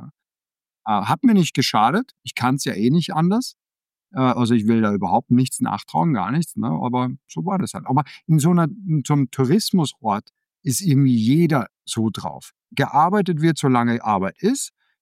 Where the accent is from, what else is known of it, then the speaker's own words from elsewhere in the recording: Austria; also born or lived in Denmark; das ist jetzt kein typisch deutsch-österreichischer Name, sondern ich bin ja gebürtiger Däne, ich bin auch immer noch Däne, ja, ich habe einen dänischen Pass.